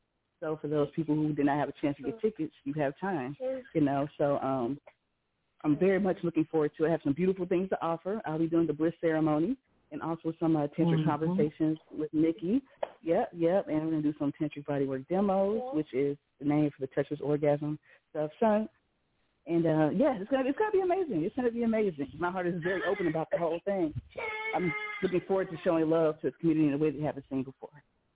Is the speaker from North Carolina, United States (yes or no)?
no; Atlanta, Georgia, United States; Yeah, I was born and raised in Atlanta, so I've watched the city do some interesting things.